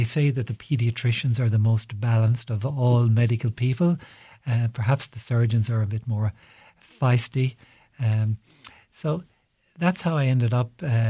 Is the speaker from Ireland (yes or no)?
yes; Galway, Connacht, Ireland; also born or lived in Tipperary / Carlow; And most of my life was in Galway. So I really consider myself a Galwegian growing up in Salt Hill.